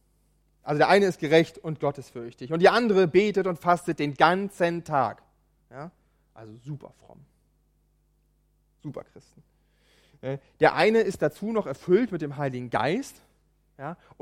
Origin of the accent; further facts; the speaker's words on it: Preetz, Schleswig-Holstein, Germany; Ich komme aus Preetz übrigens.